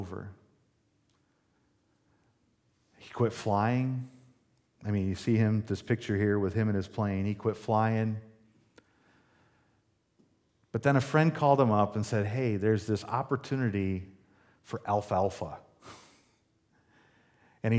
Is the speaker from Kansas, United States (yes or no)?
yes; Kansas, United States; Well, we're from, you know, the Kansas City side